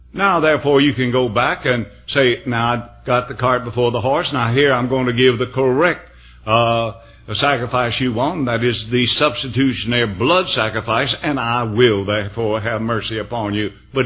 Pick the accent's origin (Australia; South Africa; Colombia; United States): United States; the South; We met there, and I came from the South.